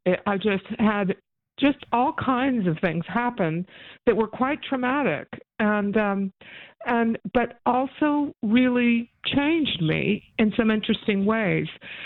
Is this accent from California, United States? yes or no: yes; California, United States; Like the protagonist in the novella, I was from California, which is about as far away from this part of the world as you can be.